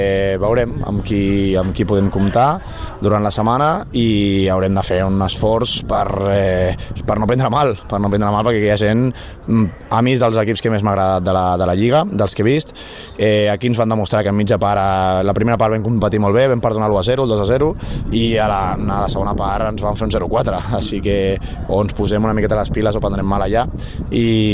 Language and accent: Catalan; Sitges, Catalonia, Spain; Jo, al final, per sort, no m'he mogut mai de Sitges. Jo aquí estic super a gust, és el meu poble.